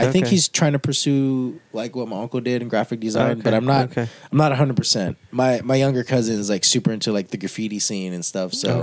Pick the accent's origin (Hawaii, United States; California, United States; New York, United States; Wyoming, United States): Hawaii, United States; Ewa Beach; Just like, yeah, I'm from Eva Beach, you know.